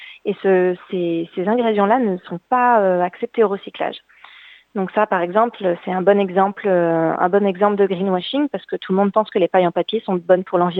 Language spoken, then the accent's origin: French; Nice, Provence-Alpes-Côte d'Azur, France; also born or lived in Vietnam; now in Australia; moi je viens du sud de la France, de Nice.